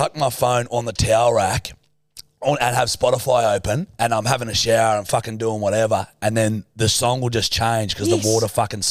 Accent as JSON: {"language": "English", "country": "Australia", "said": "We're Australian."}